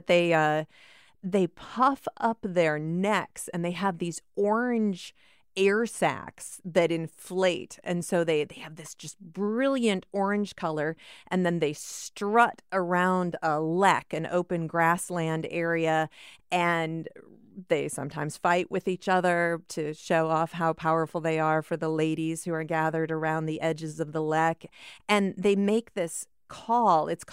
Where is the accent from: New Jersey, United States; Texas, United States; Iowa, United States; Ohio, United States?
Iowa, United States; But I grew up in Iowa, and I never saw a bald eagle until I was 12 years old.